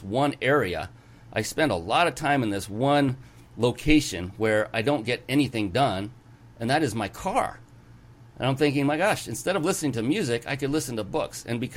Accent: West Coast, United States; He actually flew me out back east. I'm from the West Coast.

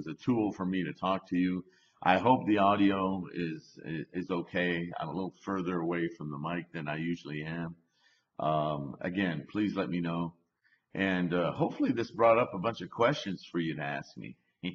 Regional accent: Canada; now in United States; I'm French Canadian, across Canada, down into California, in this Bay Area, moved to Wyoming

